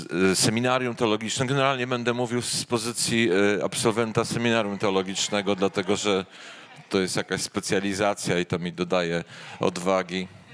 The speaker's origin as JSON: {"language": "Polish", "town": "Wrocław", "region": "Lower Silesian Voivodeship", "country": "Poland", "tie": "born there", "said": "wychowałem się w kościele ewangelicznym od dziecka, urodziłem się w kościele na Miłej we Wrocławiu tak naprawdę"}